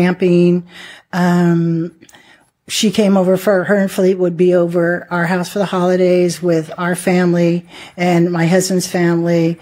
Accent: Henderson, Nevada, United States; also born or lived in Boulder City; I was born in Boulder City, raised in Henderson, and working through Vegas all the time.

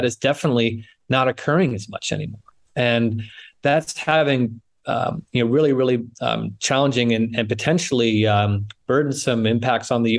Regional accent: New England, United States; moved away as an adult; now in San Francisco, United States; I grew up in New England, but I've been in the West Coast in San Francisco for now over 25 years.

